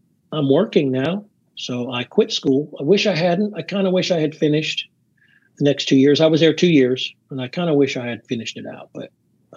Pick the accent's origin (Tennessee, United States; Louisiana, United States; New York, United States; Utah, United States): Tennessee, United States; Chattanooga; now in Nashville, United States; Came back to Chattanooga, where I grew up. I'm in Nashville now. But I grew up in Chattanooga, came back, learned how to read music, got into Belmont.